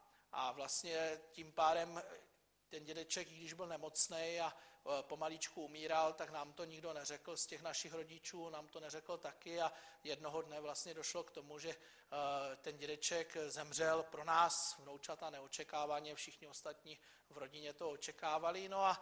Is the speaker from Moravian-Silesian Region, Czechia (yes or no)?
yes; Čeladná, Moravian-Silesian Region, Czechia; jsem ročník 1980, narodil jsem se na Čeladné, což je vlastně pod Lysou horou, bydlím kousek od Čeladné.